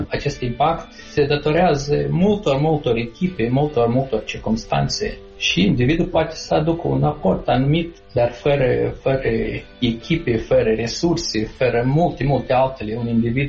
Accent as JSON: {"language": "Romanian", "country": "Moldova", "moved": "yes", "said": "eu nu sunt la momentul actual în Moldova, dar eu în continuare sunt din Moldova și revin în Moldova pe perioade scurte, și eu nu mă simt plecat într-un fel. E straniu pentru că am stat în afară Moldovei vreo 20 de ani"}